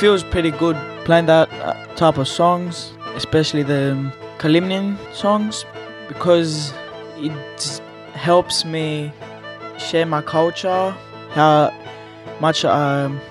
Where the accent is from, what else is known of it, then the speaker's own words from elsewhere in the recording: Kalymnos, South Aegean, Greece; now in Darwin, Australia; I was born in Kalymnos. I grew up there, moved to Darwin 2 years ago